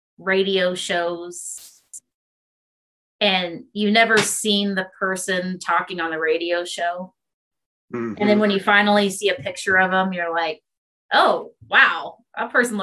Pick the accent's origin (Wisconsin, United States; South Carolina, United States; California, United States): California, United States; Santa Barbara; So I'm originally from California, Santa Barbara, California, of all places, which is extremely expensive to live in.